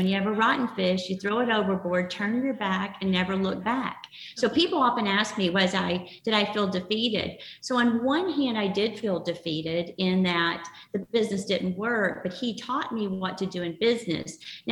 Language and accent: English; Arkansas, United States; I grew up in Arkansas. I didn't know anything about therapy or, you know, I'd never even heard of that.